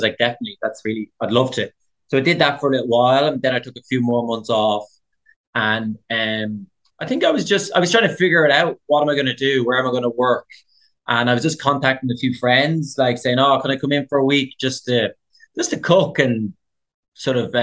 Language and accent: English; Dublin, Leinster, Ireland; Like, Dublin would be easy, because like, I'm from Dublin, I know it, but it wasn't actually.